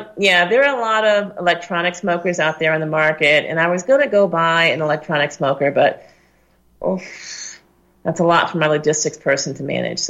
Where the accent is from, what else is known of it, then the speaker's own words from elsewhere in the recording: Syracuse, New York, United States; I'm from Syracuse, New York, and the main street is called Salinas Street, which is Salt Street. And they used to mine salt there.